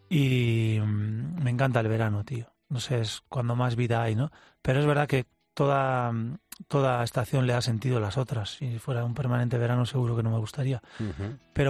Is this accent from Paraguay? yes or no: no; Reynosa, Tamaulipas, Mexico; Mi mujer contrató a una ronda de folclore de mi tierra, de Reynosa, y vinieron hasta aquí